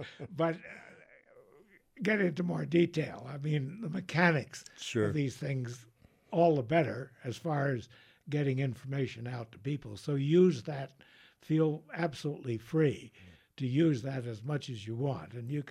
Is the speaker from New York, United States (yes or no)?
yes; New York City, New York, United States; moved away; I can make that statement because I come from New York City, and believe me, I've been here 30 some years, but it was like yesterday.